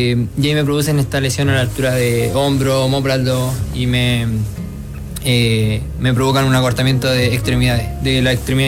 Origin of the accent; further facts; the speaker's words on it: Hualpén, Biobío, Chile; moved away as an adult; also born or lived in Talcahuano; now in Santiago, Chile; O sea, nací en Talcahuano, pero viví toda mi vida en Hualpén hasta los 23 años que llegué acá a Santiago, aquí al Hotel Cara, la residencia deportiva.